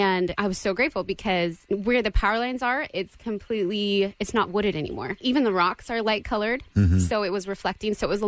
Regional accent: California, United States; now in Connecticut, United States; Born and raised in California.

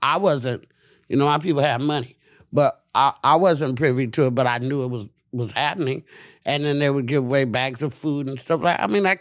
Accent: Oakland, California, United States; And the Panthers, when I was growing up in Oakland, they were getting the breakfast program.

